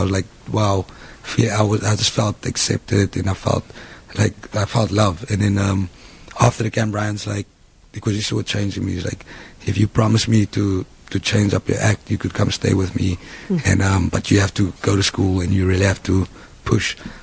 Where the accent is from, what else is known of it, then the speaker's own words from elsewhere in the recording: Manenberg, Western Cape, South Africa; also born or lived in Mitchells Plain; I was born in Manenberg. I'm sorry, born in Mrs. Plain and then moved to Manenberg.